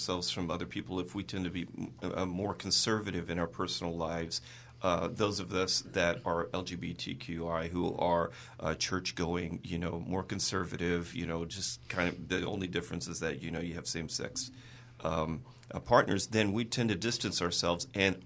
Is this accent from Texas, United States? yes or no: yes; Houston, Texas, United States; I grew up in Houston, Texas.